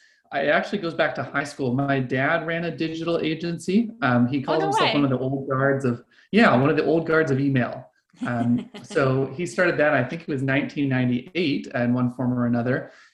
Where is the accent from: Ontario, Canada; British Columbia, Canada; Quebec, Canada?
British Columbia, Canada; Vancouver; Yeah, so I'm based out of Vancouver, BC in Canada, currently calling in from our cabin just a little bit outside of that, out in the woods, but I'm a Vancouver local.